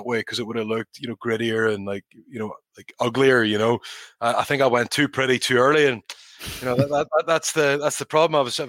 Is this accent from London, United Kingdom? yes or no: no; Northern Ireland, United Kingdom; for me as a kid growing up in Northern Ireland, he was pretty much my hero from about 12 years old.